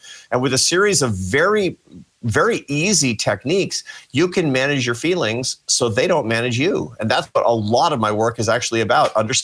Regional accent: Seattle, Washington, United States; I grew up in a gloomy place. I grew up in Seattle, Washington, which is known for its gloomy weather.

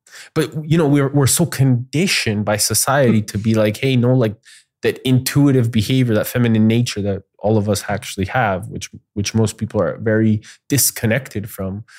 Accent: Canada; So growing up in Canada was really something like super beautiful.

